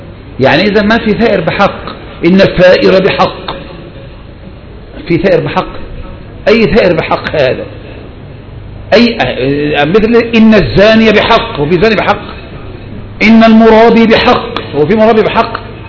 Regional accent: Egypt; ولهذا من الذي ثبت المظاهرات عندنا في مصر يا إخواني؟

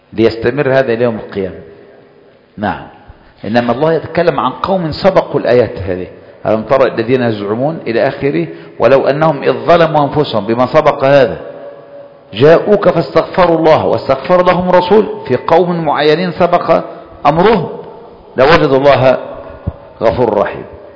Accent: Kafr El Sheikh Governorate, Egypt; عندنا في كفر الشيخ

